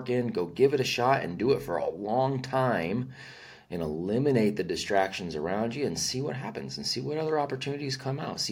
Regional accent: California, United States; But that guy is from my hometown, in California. So I grew up training under him

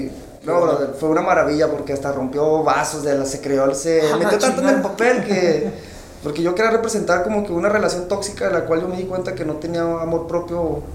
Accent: Mexico; que descargué craqueado como buen mexicano.

